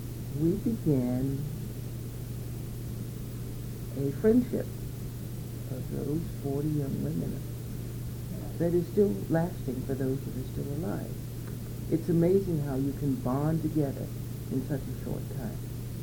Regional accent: Jackson, Mississippi, United States; Well, I was born in Jackson, Mississippi. My father was a letter carrier for the city of Jackson, and his route was the governor's route.

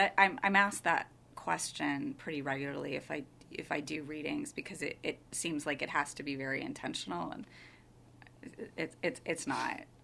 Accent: Glen Ellyn, Illinois, United States; I grew up in Glen Ellyn, and my mother's currently in Naperville, so pretty much dead west.

